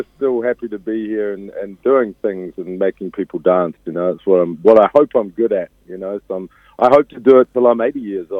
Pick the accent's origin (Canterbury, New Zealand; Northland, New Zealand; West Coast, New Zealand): Canterbury, New Zealand; Christchurch; It's my hometown, yeah. I was born and raised. I actually moved up here in the year 2000